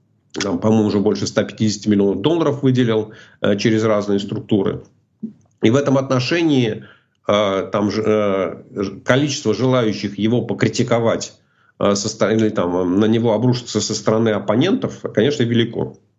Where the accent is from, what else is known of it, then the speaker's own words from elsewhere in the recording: Russia; now in United States; акцент, да, я не могу говорить так, как говорят американцы, они сразу видят, понимают, что я иностранец. Когда они меня спрашивают, откуда ты, я говорю, ну вот родом я из России.